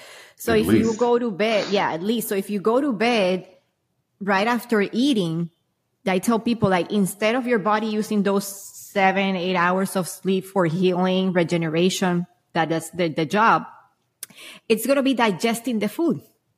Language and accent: English; Puerto Rico; I got a lot of mold because I am from Puerto Rico and I live in moldy environments.